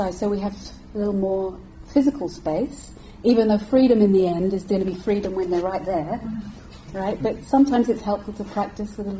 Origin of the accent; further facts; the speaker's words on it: London, United Kingdom; now in Devon, United Kingdom; Because we live in Devon, and even though I grew up in London, I was on the tube, I always feel like a tourist.